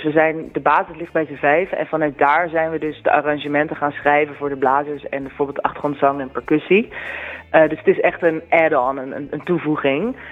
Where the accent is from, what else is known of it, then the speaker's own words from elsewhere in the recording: Haarlemmermeer, North Holland, Netherlands; Omdat we uit de Haarlemmermeer komen.